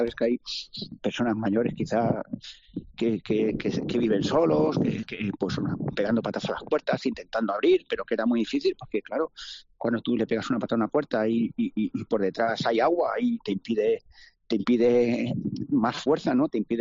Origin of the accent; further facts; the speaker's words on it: Burjasot, Valencian Community, Spain; Estaba en otra parte, en este caso estaba yo en Burjasot, en mi pueblo natal